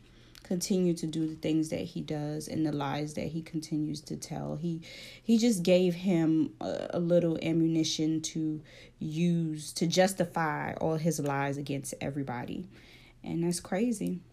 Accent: New York City, New York, United States; Me and Crystal are from New York, born and raised in New York City, okay? I went to school in Queens, my middle school.

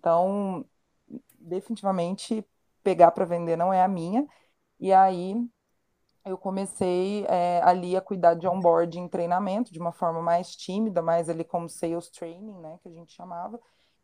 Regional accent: Minas Gerais, Brazil; vim fazer um curso de vendas em São Paulo, eu sou de Minas, né?

